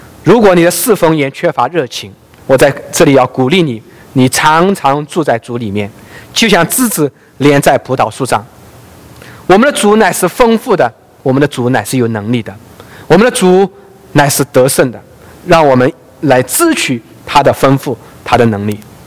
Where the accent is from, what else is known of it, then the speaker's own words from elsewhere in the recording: Ningbo, Zhejiang, China; 在我的老家宁波还有他的医馆总